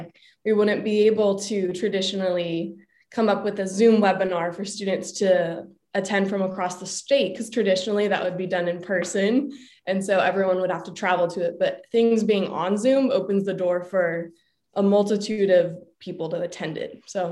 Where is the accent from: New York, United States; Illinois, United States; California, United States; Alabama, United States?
California, United States; Spreckels; I'm from Spreckles, California, which is just outside of Salinas.